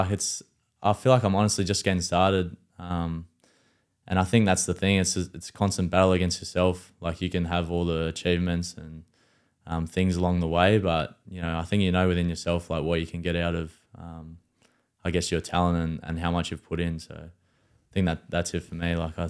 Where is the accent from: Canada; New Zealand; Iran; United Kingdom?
New Zealand; this guy to me was obviously growing up in New Zealand as well.